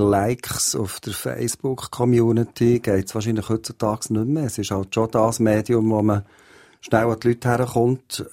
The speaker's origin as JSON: {"language": "German", "town": "Waldau", "region": "Bern", "country": "Switzerland", "tie": "born or raised there", "said": "Ich bin auch in Waldau aufgewachsen"}